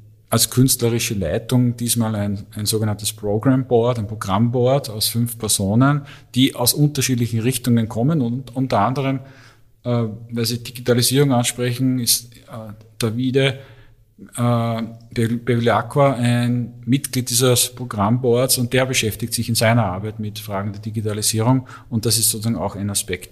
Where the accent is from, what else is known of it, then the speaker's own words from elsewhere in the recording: Upper Austria, Austria; Ich komme selbst aus dem Müllviertel, also ich bin selbst im Müllviertel aufgewachsen.